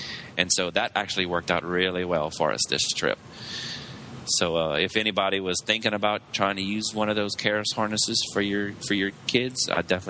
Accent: Lafayette, Louisiana, United States; we're from Louisiana. We don't have a major hub, so basically we have to use the pond jumper planes for Delta or for United. So it's either, like for us, it was United from here, from Lafayette to Houston

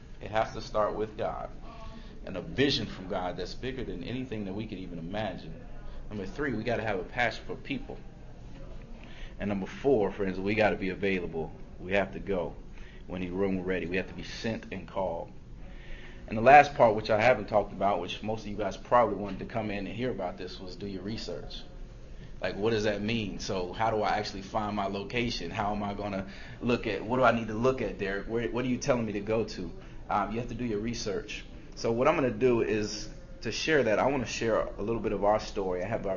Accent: Gary, Indiana, United States; I felt like it was a sea growing up in Gary, but the lake, seeing it from the lake, seeing Chicago, and saying, man, that's huge.

